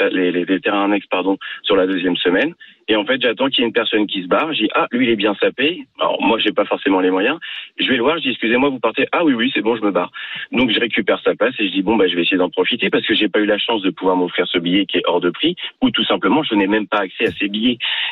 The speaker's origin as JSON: {"language": "French", "town": "Poitiers", "region": "Nouvelle-Aquitaine", "country": "France", "said": "je suis de Poitiers"}